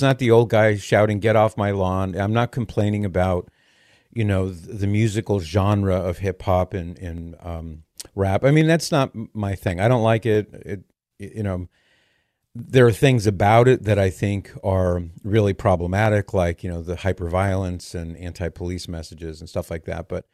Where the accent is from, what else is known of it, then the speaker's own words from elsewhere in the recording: California, United States; I was rooting for the Rams, my home team, my hometown team. I'm from Southern California, so I couldn't help but root for the Rams.